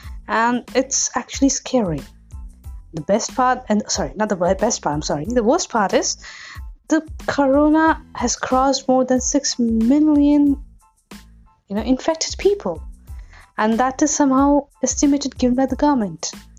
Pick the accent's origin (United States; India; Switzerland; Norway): India; And as we are in India, I'm from India